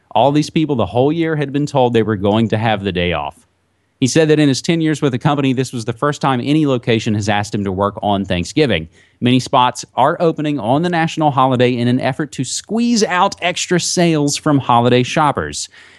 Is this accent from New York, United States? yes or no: no; West Virginia, United States; Surely, and probably even back in my home state of West Virginia, there's a lot of.